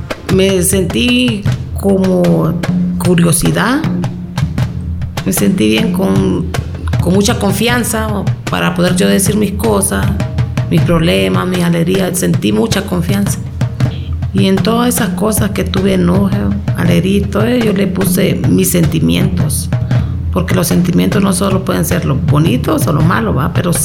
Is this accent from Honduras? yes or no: yes; Honduras; Son recuerdos que los tengo en mi mente, en mi corazón, de mi tierra, Honduras.